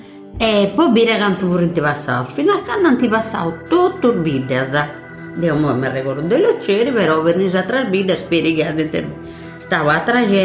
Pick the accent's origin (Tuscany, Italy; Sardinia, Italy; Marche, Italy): Sardinia, Italy; Loceri; born there; sono nata a Locceri, sono 5 di agosto del 38. Sono nata in una famiglia di 10 figli